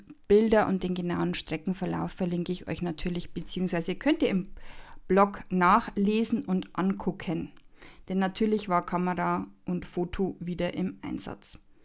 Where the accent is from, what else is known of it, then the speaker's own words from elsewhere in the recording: Sulzbach-Rosenberg, Bavaria, Germany; Ausgangspunkt der Wanderung ist Sulzbach-Rosenberg, meine Heimatstadt.